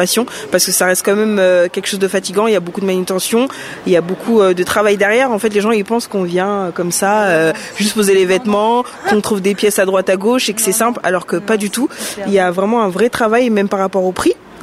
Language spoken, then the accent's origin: French; Normandy, France; On est de la Normandie.